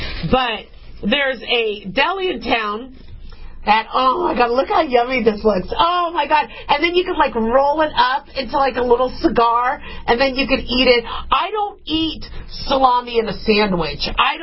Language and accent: English; United States; as a married woman, as an American.